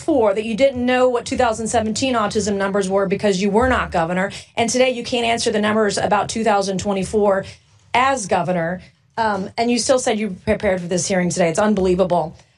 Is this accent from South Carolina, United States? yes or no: yes; South Carolina, United States; We have approximately 1.1 million children under the age of 18 in my home state of South Carolina, okay?